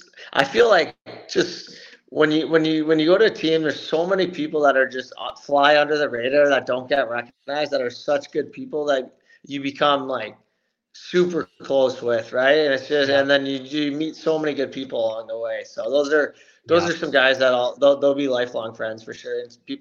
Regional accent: Belleville, Ontario, Canada; I'm from Belleville here, which is 2 hours from Toronto

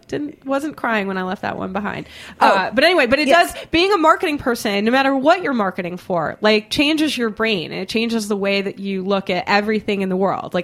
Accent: Boston, Massachusetts, United States; I grew up in Boston. I went to schools where hockey was a big deal.

